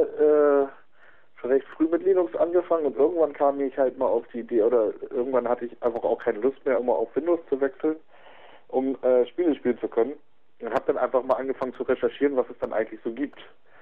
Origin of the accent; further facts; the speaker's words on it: Northern Germany, Germany; Ja, ich komme wie du aus dem Norden. Ich wohne in der Nähe von Bremen, bin 30 Jahre alt